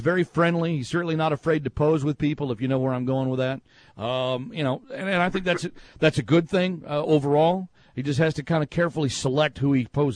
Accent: Fort Worth, Texas, United States; Say hello to my hometown for me. Whereabouts in Fort Worth do you live?

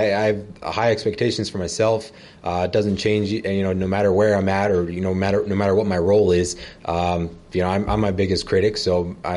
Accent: New Jersey, United States; a lot of my old buddies growing up in New Jersey, some of them played at Rutgers

